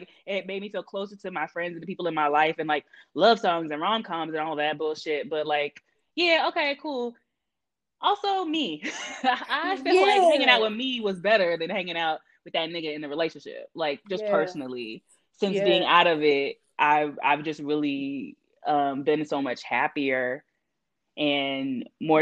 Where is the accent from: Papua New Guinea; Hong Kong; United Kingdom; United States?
United States; the South; I know how, like, I'm from the South.